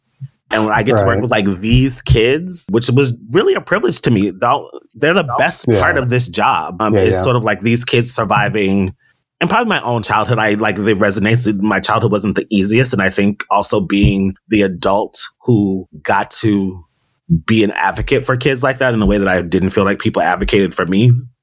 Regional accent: Nashville, Tennessee, United States; I grew up in Nashville. They have record labels there.

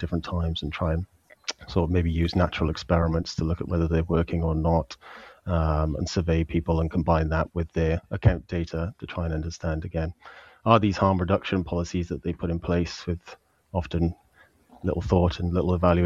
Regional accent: Risca, Wales, United Kingdom; I'm from South Wales, near Newport.

